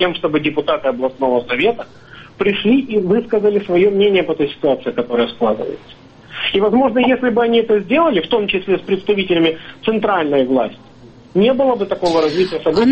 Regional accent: Ukraine; Я украинец.

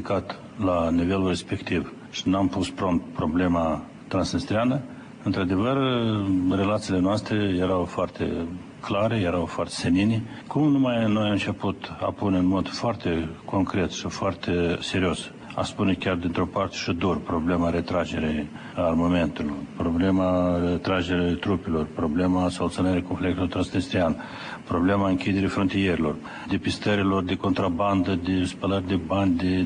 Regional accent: Moldova; noi am fost și suntem moldoveni pentru totdeauna. Și țara noastră este Republica Moldova.

